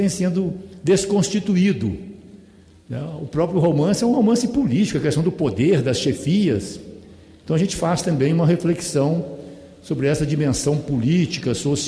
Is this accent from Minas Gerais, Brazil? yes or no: yes; Bocaiúva, Minas Gerais, Brazil; Eu sou de Bocaiúva, norte de Minas, então faz parte do meu território.